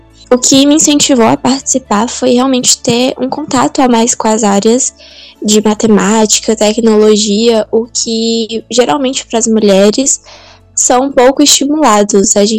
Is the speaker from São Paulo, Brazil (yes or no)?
no; Piripá, Bahia, Brazil; tenho 17 anos, sou de Piripá, Bahia, e atualmente estou no terceiro ano do ensino médio